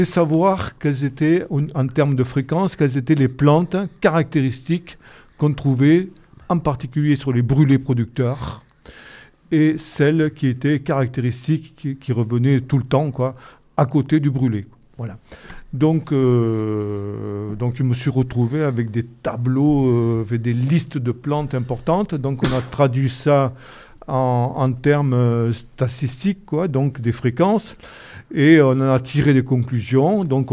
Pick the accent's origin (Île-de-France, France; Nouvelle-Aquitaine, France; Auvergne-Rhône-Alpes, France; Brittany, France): Nouvelle-Aquitaine, France; Sarlat; born there; Je suis né à Sarlat.